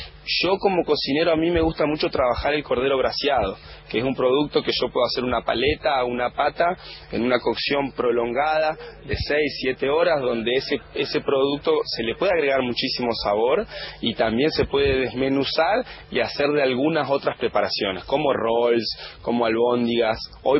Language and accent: Spanish; Paraná, Entre Ríos, Argentina; yo soy cocinero de Paraná, de la provincia de Entre Ríos.